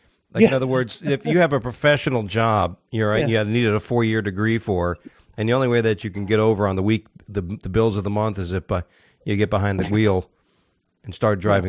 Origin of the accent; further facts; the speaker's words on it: Gibraltar; I mean, my family is basically from we're from the Rock of Gibraltar, so it's British, so I follow the Queen and all that shit.